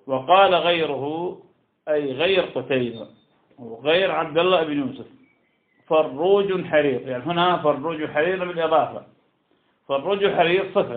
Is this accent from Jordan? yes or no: no; Iraq; يعني تكار عندنا في العراق